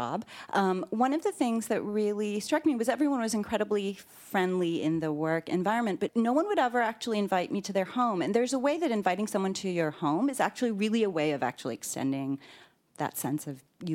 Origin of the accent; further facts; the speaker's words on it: Hawaii, United States; So I am not from here. I grew up in Hawaii.